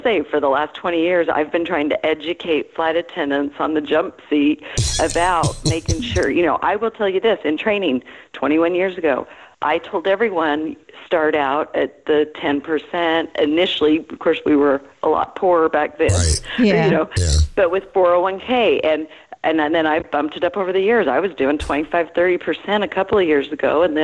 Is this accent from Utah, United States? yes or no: yes; Utah, United States; moved away as an adult; I grew up in Utah